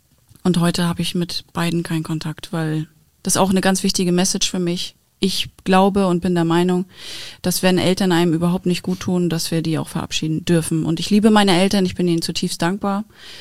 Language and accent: German; Wismar, Mecklenburg-Vorpommern, Germany; Ich bin fast 20 Mal umgezogen mit meiner Mutter. Ich habe lange in Wismar gewohnt tatsächlich und immer Nordwest-Mecklenburg. Also wir sind sehr oft umgezogen. So, aber ich würde sagen, ich bin ein Mecklenburger Kind.